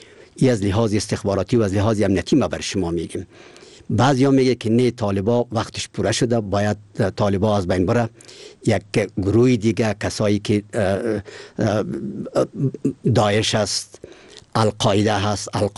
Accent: Afghanistan; ما افغان هستیم.

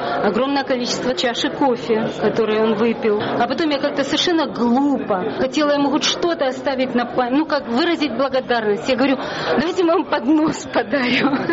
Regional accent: Ukraine; moved away as an adult; now in United States; Я еще местечковая, как я люблю о себе говорить. Я приехала с Украины.

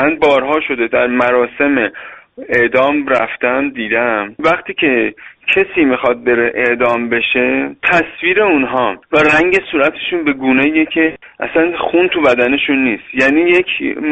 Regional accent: Iran; من هم آذری هستم

